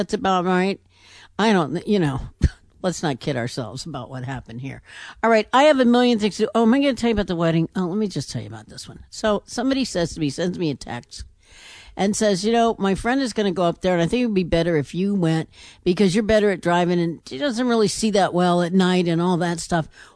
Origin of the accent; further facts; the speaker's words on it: Boston, Massachusetts, United States; I said, well, I grew up in Boston, and they're all Democrats from that way.